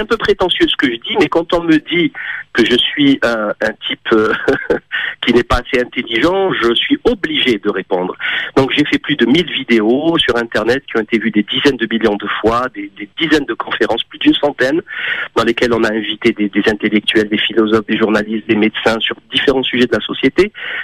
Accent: Algeria; moved away as an adult; moi l'Algérie c'est mon pays, hein. Je suis né là-bas, j'ai grandi là-bas, j'ai passé mon bac là-bas en arabe, je suis fils de Moudjahed

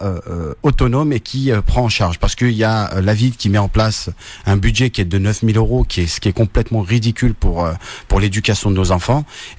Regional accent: Gennevilliers, Île-de-France, France; J'ai grandi à Gennevilliers. Je suis responsable de site en restauration et conseiller municipal depuis 2008 à Gennevilliers.

